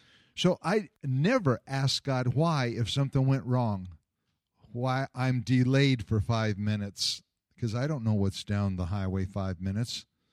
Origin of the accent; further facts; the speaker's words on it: United States; Well, I want to. I'm an American. I want to know why.